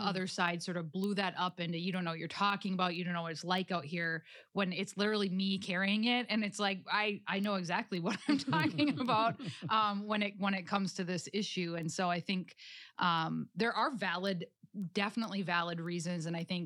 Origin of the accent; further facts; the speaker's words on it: Cass Lake, Minnesota, United States; So I grew up in Cass Lake, you know, really small town.